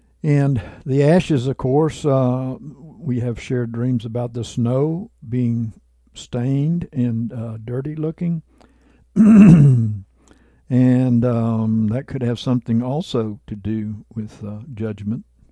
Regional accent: Maceo, Kentucky, United States; It was in the hometown where I was raised in Maceo, Kentucky.

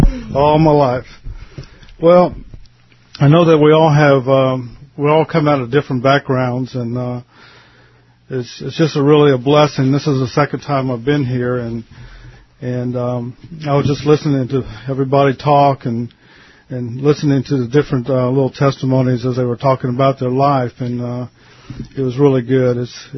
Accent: Philadelphia, Pennsylvania, United States; born there; and that's actually where I'm from. I was born in Philadelphia

